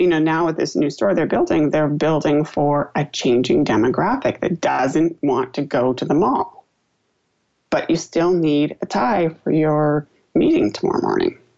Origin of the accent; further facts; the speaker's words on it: California, United States; I'm from Silicon Valley, so all of my sort of answers are in that context.